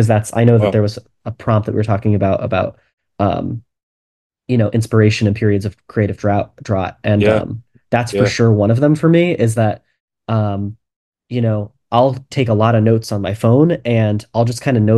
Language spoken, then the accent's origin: English; New York, United States; I had a piano at the house that I grew up in, and I grew up in New York, and I had an acoustic upright piano at the house